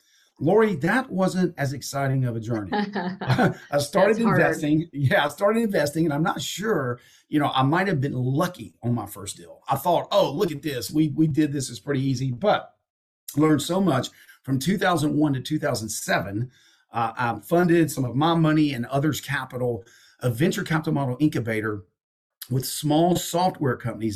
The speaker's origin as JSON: {"language": "English", "town": "Amarillo", "region": "Texas", "country": "United States", "accent": "Southern", "said": "Yeah, I'm from Texas. I'm from Amarillo, Texas, in Montgomery, Alabama. But I spoke Southern."}